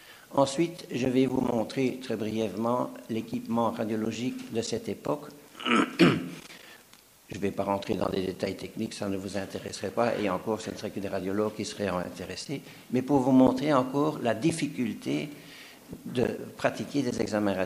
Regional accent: Belgium; Vous savez que je viens de Belgique

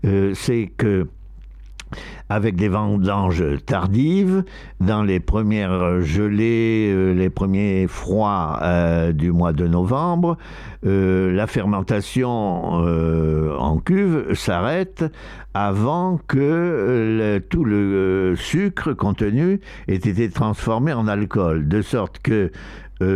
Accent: Bordeaux, Nouvelle-Aquitaine, France; dans la mesure où je suis bordelais

